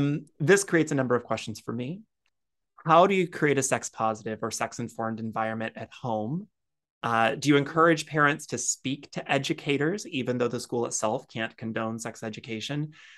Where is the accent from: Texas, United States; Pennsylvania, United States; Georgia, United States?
Texas, United States; Speaking of kids who didn't grow up with it, I know in my home state of Texas, our access to sex education was non-existent.